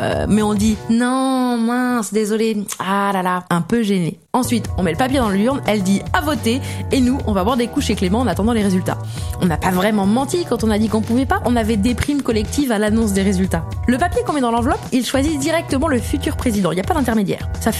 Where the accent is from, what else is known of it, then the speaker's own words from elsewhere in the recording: France; je m'y connais en matière de président nul puisque je suis française.